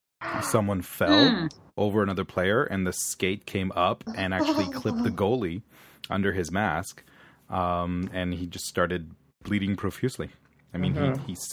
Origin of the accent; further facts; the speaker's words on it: Quebec, Canada; I'm from Quebec.